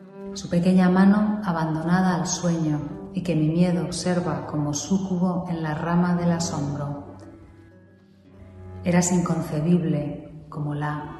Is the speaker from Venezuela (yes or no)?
no; Spain; de España, y voy a leeros un poema